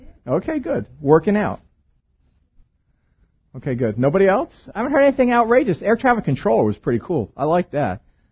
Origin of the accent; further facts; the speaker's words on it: Brooklyn, New York, United States; I'm from Brooklyn, so I can relate to a lot of that.